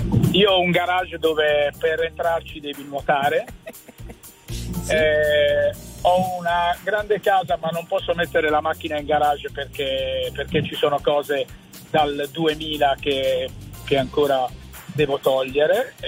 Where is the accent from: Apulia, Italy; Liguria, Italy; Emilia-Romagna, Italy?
Apulia, Italy; Monopoli; Io sono di Monopoli ed ora sono in tragitto per andare a Ravenna.